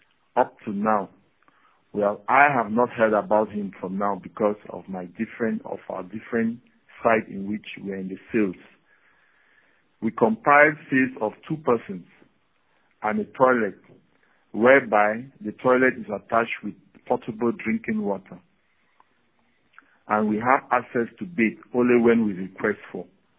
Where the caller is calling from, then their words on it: Pine Prairie, Louisiana, United States; Yes, I'm calling from Pine Prairie, Louisiana, in Joe facility.